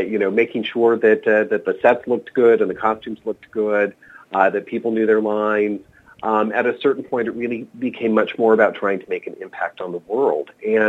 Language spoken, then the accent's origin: English; Colorado, United States; I grew up in Colorado, so always, you know, home props to the state where I came from.